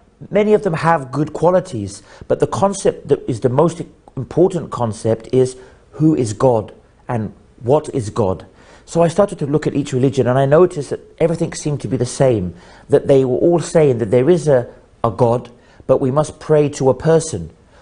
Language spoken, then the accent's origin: English; Epsom, South East England, United Kingdom; I grew up in the United Kingdom in the very beautiful and quiet, peaceful suburbs of Epsom, Surrey. Now, I had a normal life as a normal middle-class Englishman.